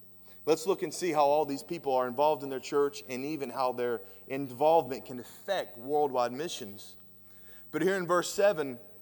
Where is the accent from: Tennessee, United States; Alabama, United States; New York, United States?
Tennessee, United States; I'm from East Tennessee, okay? So hopefully you'll bear with me that I'm messing these names up.